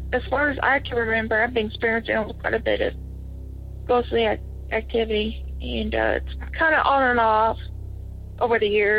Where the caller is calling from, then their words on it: Batesville, Arkansas, United States; I'm calling from Batesville, Arkansas.